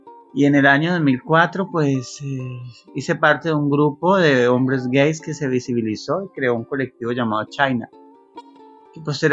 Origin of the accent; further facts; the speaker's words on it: Cali, Valle del Cauca, Colombia; also born or lived in Cartago; tengo 47 años, soy natural de Cartago. Vivo desde los 3 años en Cali.